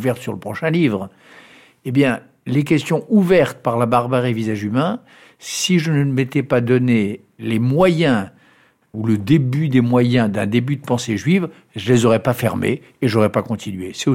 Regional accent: France; je suis français jusqu'au bout des doigts

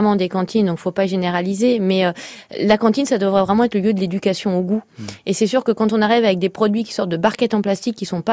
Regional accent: Paris, Île-de-France, France; Voilà, moi je viens de la Goutte d'or.

